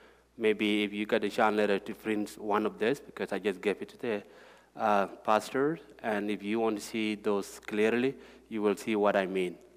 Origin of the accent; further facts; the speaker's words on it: South Sudan; I was born in South Sudan.